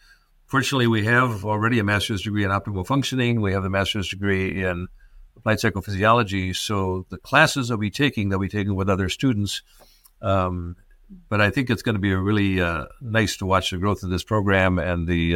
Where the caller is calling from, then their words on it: Michigan, United States; I'm speaking from Michigan where it's already dark outside, it's cold outside.